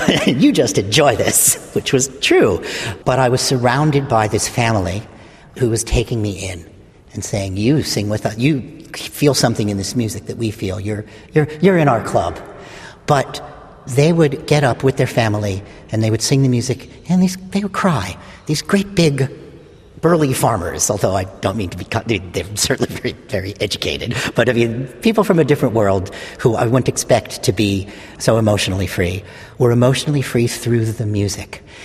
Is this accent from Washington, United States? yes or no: no; Minneapolis, Minnesota, United States; I'm from Minneapolis, Minnesota in the United States, and I have flown out to Australia to sing at the first Australian all-day shape note convention.